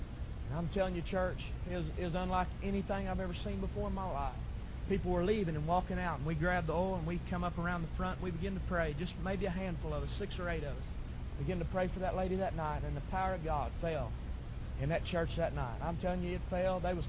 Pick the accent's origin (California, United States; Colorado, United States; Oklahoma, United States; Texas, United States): Oklahoma, United States; We're just hillbillies from Oklahoma, and we ain't used to all these roads and stuff.